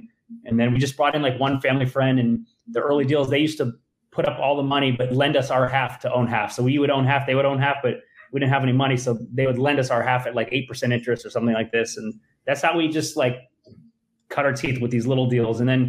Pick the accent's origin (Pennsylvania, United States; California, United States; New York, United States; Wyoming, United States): California, United States; Los Angeles; I'm sort of a boring, born and raised in LA, very rare breed. I grew up in the San Fernando Valley in Woodland Hills, the hottest part of the San Fernando Valley, I'd say.